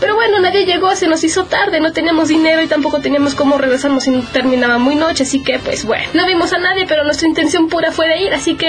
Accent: Mexico City, Mexico; del DF mexicano

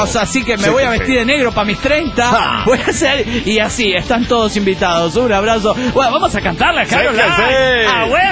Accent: Asunción, Paraguay; de Asunción del Paraguay.

